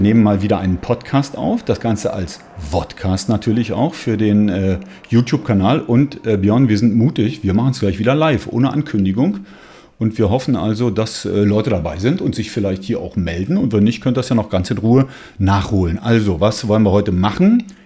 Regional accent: Oschersleben, Saxony-Anhalt, Germany; also sprich in einem Betrieb in Oschersleben, wo ich herkomme.

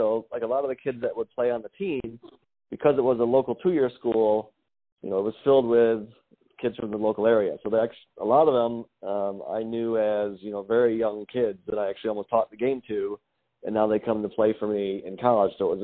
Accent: Rochester, New York, United States; I'm from Rochester, New York. I still live there, born there, raised there. Still live there, married, four kids.

